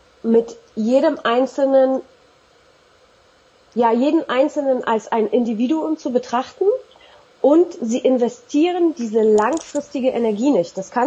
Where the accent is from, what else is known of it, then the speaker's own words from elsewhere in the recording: Berlin, Germany; Zusätzlich bin ich in Berlin-Neukölln groß geworden, in einem Brennbezirk in Berlin.